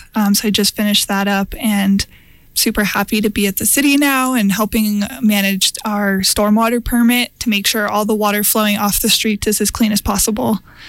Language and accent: English; Taos, New Mexico, United States; I'm originally from Taos, and I worked in stormwater management on the East Coast and in the South.